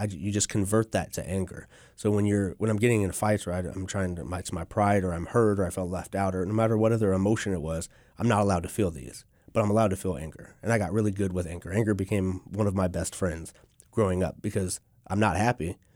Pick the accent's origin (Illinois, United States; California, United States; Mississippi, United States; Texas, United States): California, United States; Oroville; Yes, I'm from Oroville.